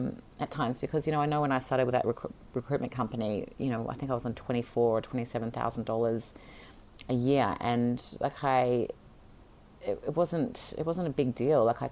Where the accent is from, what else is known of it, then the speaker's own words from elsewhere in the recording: Sydney, New South Wales, Australia; I come from a very, very, very academic family. And, you know, I was born and raised in Sydney